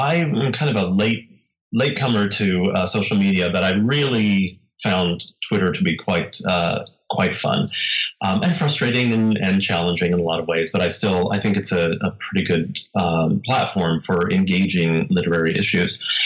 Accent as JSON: {"language": "English", "region": "Colorado", "country": "United States", "tie": "born or raised there", "said": "So I am a citizen of the Cherokee Nation in Oklahoma, and I was raised in Colorado."}